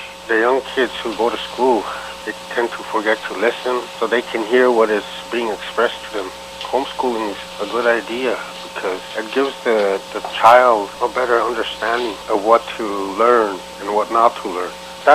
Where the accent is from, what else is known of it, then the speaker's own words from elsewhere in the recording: South Dakota, United States; I'm Lakota, originally from South Dakota.